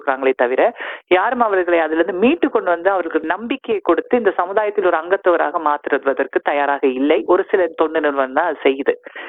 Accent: Sri Lanka; நீங்க எந்த நாடுன்னு கேட்பாங்க, நான் ஸ்ரீலங்கான்னு சொல்லுவேன், ஸ்ரீலங்கா பெண்கள் எல்லாம் கட்டியா இருப்பாங்க

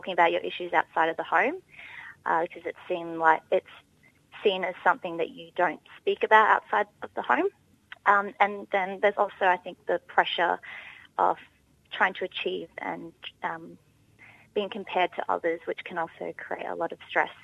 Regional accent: Darwin, Northern Territory, Australia; now in Sydney, Australia; So I'm from the Northern Territory. I live in a small city called Darwin, which is much smaller to where I live now in Sydney.

